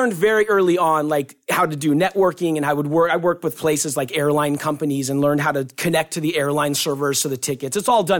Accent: South Pasadena, California, United States; I grew up in South Pasadena over here.

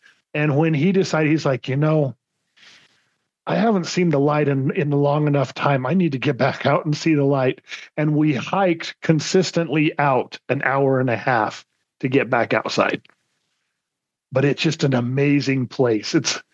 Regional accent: Animas, New Mexico, United States; I grew up in a small town in southern New Mexico named Animas.

